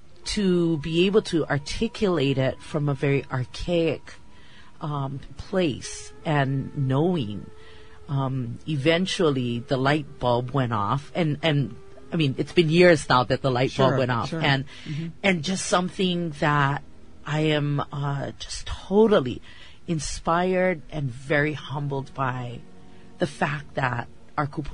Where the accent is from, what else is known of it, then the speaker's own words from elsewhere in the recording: Anahola, Hawaii, United States; I'm born and raised in Anahola, but coming out to Halele'a and Hanale, and especially to Haena, was always a treat with my grandparents.